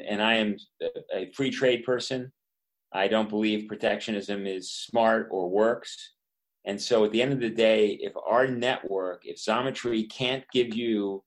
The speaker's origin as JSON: {"language": "English", "town": "New York City", "region": "New York", "country": "United States", "lives_now": "Maryland, United States", "said": "I'm from New York City, so originally, so different infrastructure there."}